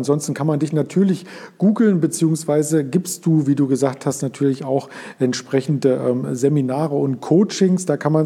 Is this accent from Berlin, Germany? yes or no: yes; Berlin, Germany; Ich komme ja auch hier aus Berlin, aus der Ecke